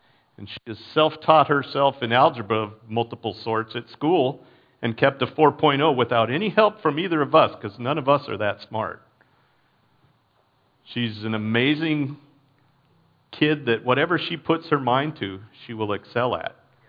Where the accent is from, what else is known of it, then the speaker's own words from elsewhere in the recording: Fairbanks, Alaska, United States; I grew up in Fairbanks.